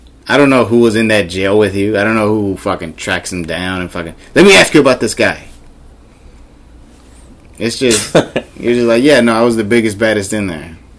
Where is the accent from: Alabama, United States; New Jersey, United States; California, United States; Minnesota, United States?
California, United States; Oakland; I get very specific. I am from Oakland.